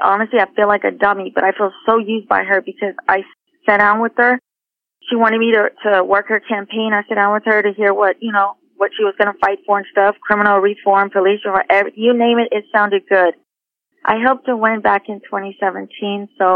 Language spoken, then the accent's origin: English; Houston, Texas, United States; I'm an actor, and I grew up in Houston, and I, you know, travel all over back and forth to L.A. nationwide